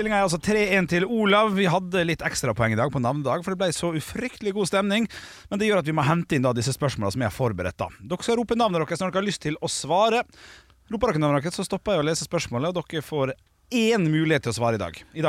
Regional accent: Bergen, Vestland, Norway; Jeg er fra Bergen.

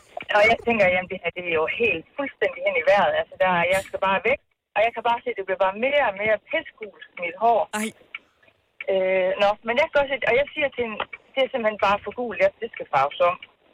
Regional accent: Struer, Central Denmark Region, Denmark; Jeg er fra Struer.

